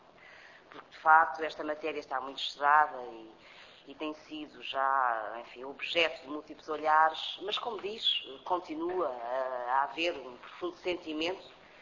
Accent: Évora, Alentejo, Portugal; como sou de Évora, também conheço a situação

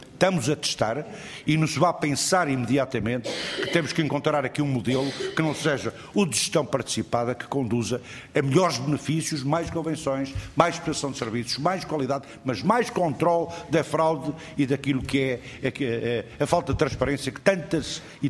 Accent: Vila Real, Portugal; Eu sou de Vila Real

